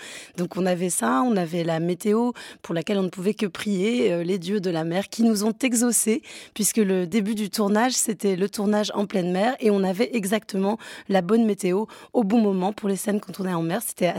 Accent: Nantes, Pays de la Loire, France; j'ai grandi à Nantes avant qu'il y ait des grands travaux sur l'île de Nantes

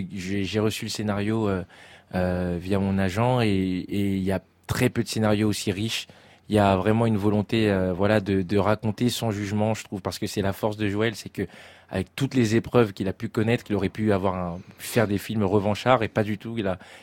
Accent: Republic of the Congo; Nous, on est du Congo-Brazza, vous voyez. Donc, du coup, j'ai de la famille zaïroise.

